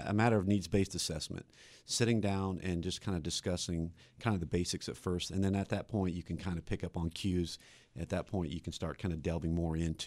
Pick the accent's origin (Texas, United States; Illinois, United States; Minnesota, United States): Illinois, United States; It's part of my upbringing from a very, very small town in Illinois